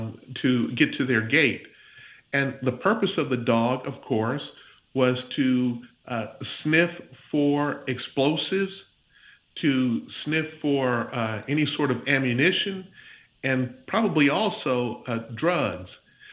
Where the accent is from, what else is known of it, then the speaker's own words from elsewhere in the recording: Pensacola, Florida, United States; I'm from the Pensacola area